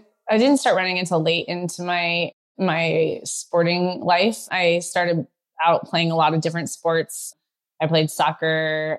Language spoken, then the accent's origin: English; Arizona, United States; Like growing up in Arizona, like swimming is such, I think it's probably one of the best sports you can be involved in because it's so hot.